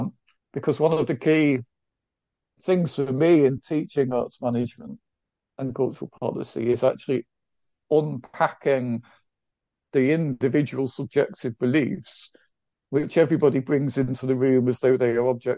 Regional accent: Manchester, North West England, United Kingdom; when I was 18, 19, growing up in Manchester and going to the Hacienda and listening to the … it was kind of culturally formative for me.

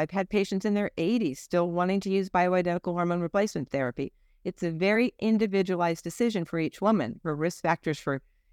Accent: Italy; So again, if you are a seafaring people, like for instance, I'm from the Mediterranean. I'm Italian. My husband's Greek.

